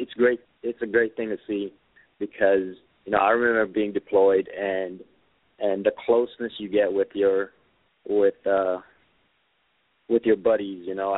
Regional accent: Hawaii, United States; also born or lived in Philippines; Like I said, I was born here in the Philippines, and I left for Hawaii when I was real young, about 8 to 9 years old.

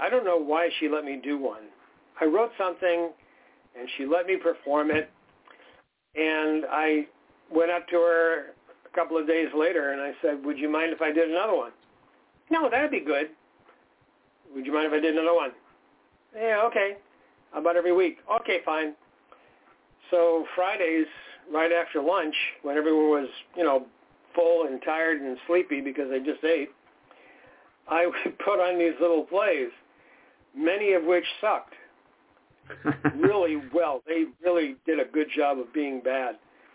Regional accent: Melrose, Massachusetts, United States; born there; Originally, I was born in Melrose, Massachusetts.

